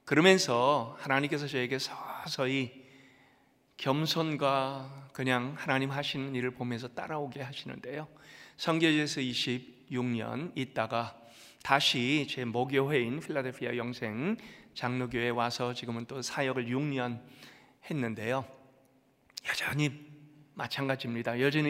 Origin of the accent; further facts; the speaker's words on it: United States; 저는 미주에서 자랐습니다.